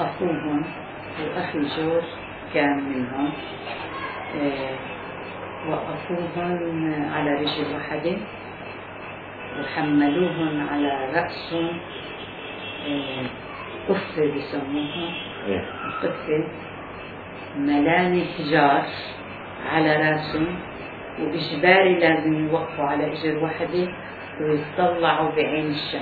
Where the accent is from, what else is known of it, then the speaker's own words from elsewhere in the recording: Palestine; moved away; أنا سنة 48 طلعت من فلسطين.